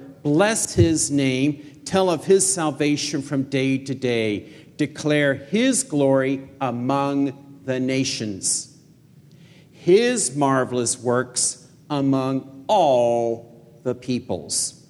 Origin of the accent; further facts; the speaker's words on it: Louisiana, United States; She's a Fresno girl. I'm from Louisiana.